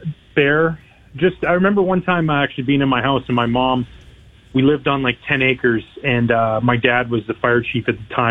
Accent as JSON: {"language": "English", "country": "Canada", "said": "I'm proud of where I'm from. I'm proud of being a Canadian."}